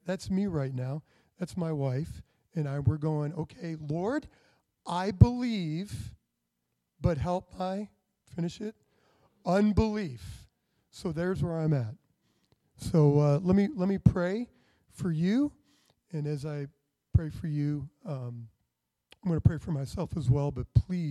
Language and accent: English; Ohio, United States; I'm here from Ohio.